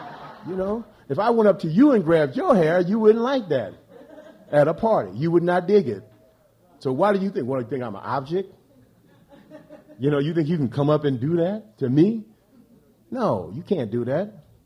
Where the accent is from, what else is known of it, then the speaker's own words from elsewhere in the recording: United States; so that's why I'm an American and a universalist, because I understand the prognostication.